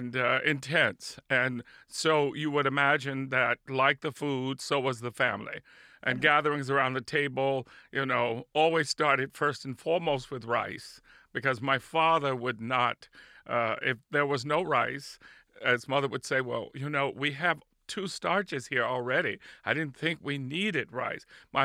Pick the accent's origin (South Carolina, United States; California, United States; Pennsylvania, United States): South Carolina, United States; Spartanburg; Well, you know, we're Southern. And my father, who was born in Charleston, South Carolina, I was raised in Spartanburg, South Carolina.